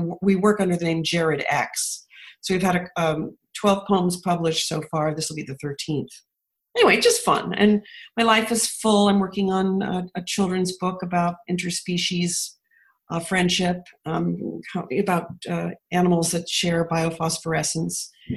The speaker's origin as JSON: {"language": "English", "town": "Hollywood", "region": "California", "country": "United States", "tie": "born or raised there", "said": "I grew up in Hollywood, California, in a kind of bohemian environment."}